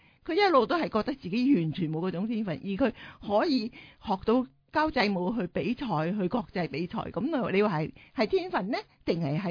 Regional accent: China; 我哋中國人咧跳到咁上下階段咧

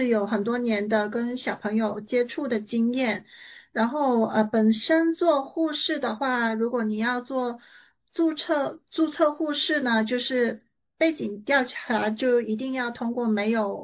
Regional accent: Shenzhen, Guangdong, China; now in Kent, United States; 我是深圳出生长大的，那我2007年来西雅图，然后就一直住在西雅图，那住过很多地方，但是现在我住在 Kent。

